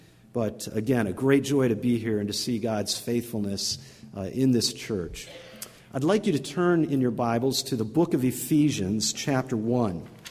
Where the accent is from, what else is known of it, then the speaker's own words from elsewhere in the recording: Livonia, Michigan, United States; now in Wheaton, United States; I grew up in Livonia, and my father was a pastor at First Baptist Church of Livonia for about 27 years, and then went on to be with the Lord. And since that time, we have relocated. We live in Wheaton, Illinois